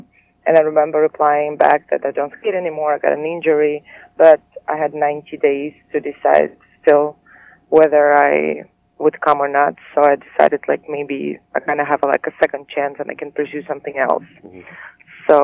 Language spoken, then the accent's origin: English; Latvia; moved away; So my skating career started back home. I'm from Latvia originally.